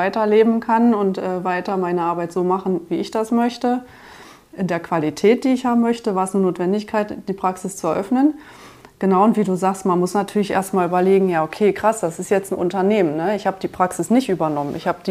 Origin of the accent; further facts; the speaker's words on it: Berlin, Germany; Ich bin ja Berlinerin